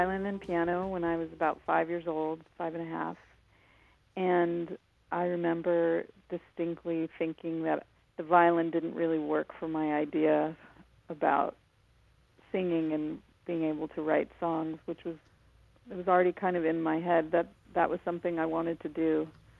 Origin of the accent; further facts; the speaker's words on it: Los Angeles, California, United States; I grew up in Los Angeles.